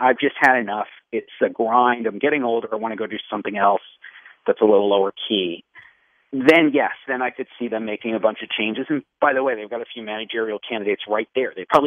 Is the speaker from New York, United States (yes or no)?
yes; New York, United States; I grew up in New York. So it was the Yankees and the Mets and occasionally the Braves